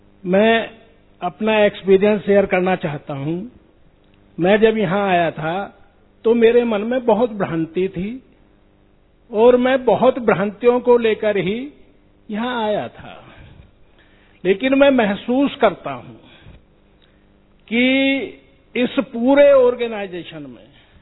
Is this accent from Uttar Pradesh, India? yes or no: yes; Uttar Pradesh, India; मैं यूपी से आया हूं और